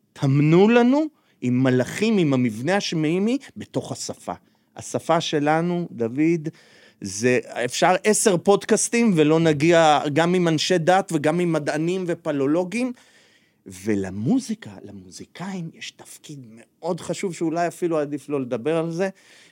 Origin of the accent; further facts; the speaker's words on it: Central District, Israel; גדלתי בכפר קטן בשרון